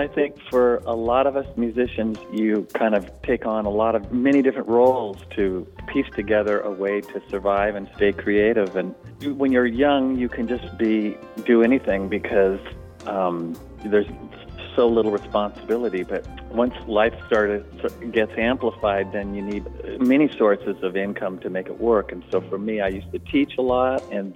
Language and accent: English; California, United States; also born or lived in Cleveland / Boulder; I was born in Cleveland, Ohio, and then lived in Boulder, Colorado, but lived in California since I was about 6 or 7 years old.